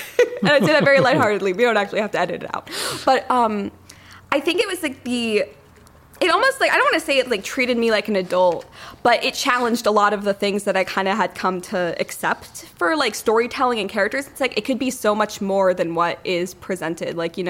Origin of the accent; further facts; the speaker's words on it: New Jersey, United States; born there; I was born in New Jersey. I moved around a whole lot in my childhood, but I'm right now in Clark, New Jersey